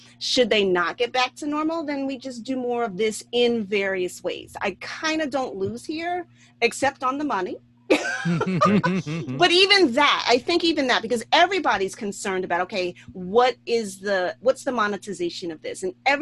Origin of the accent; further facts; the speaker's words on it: New York, United States; I know that's odd as a New Yorker.